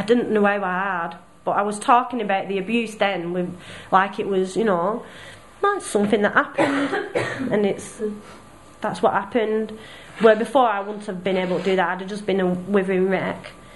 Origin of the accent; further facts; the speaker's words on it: Bolton, North West England, United Kingdom; I'd said, I'm from Bolton, so I said that when I get out, I want to move to Lee.